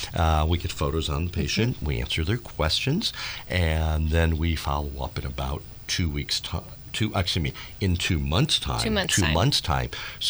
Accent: Detroit, Michigan, United States; we play a lot of Motown since I'm from Detroit.

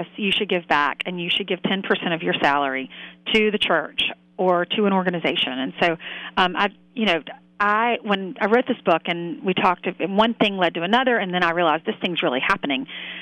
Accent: South Carolina, United States; now in New York City, United States; But I grew up down in South Carolina, like I said, and we climbed the magnolia trees.

